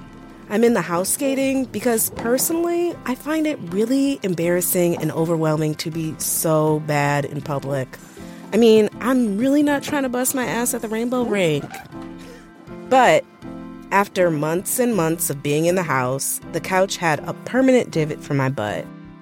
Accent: Buffalo, New York, United States; I moved to my hometown, Buffalo, New York, found a nice sunny apartment to hide in by myself.

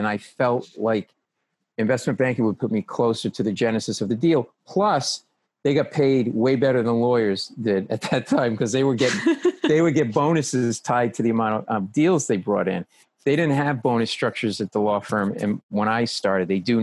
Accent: Rhode Island, United States; I grew up in Rhode Island, didn't leave my house till I was 22

